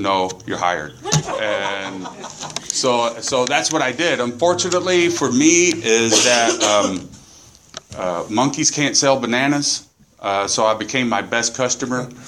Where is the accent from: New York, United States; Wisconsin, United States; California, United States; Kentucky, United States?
California, United States; Lompoc; born there; I was born in Lompoc.